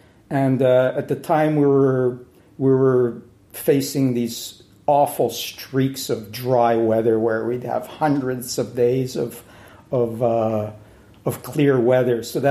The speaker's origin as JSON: {"language": "English", "region": "Western Canada", "country": "Canada", "tie": "born or raised there", "said": "I grew up in Western Canada on a farm, capital-intensive farming."}